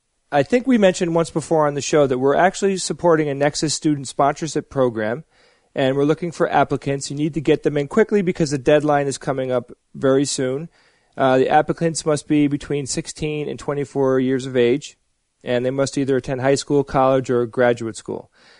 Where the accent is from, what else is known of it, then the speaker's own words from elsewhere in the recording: United States; I Americanize everything. I'm American.